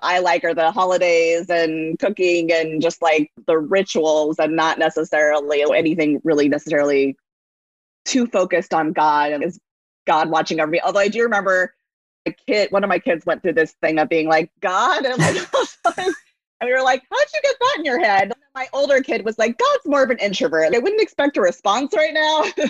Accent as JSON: {"language": "English", "town": "Santa Cruz", "region": "California", "country": "United States", "tie": "born or raised there", "said": "Yeah, I grew up in Santa Cruz, California, which is a very laid back town in California, Northern California. I was raised Reform Jewish, but there was only one synagogue in town."}